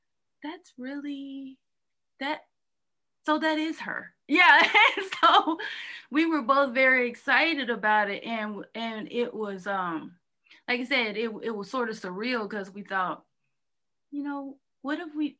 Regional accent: Arkansas, United States; we're from Arkansas, born and raised, both of us.

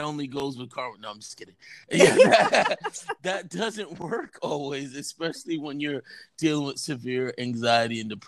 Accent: Brooklyn, New York, United States; So I grew up in... I was in Brownsville in Brooklyn. Yeah, so... I affectionately refer to myself as a project kid.

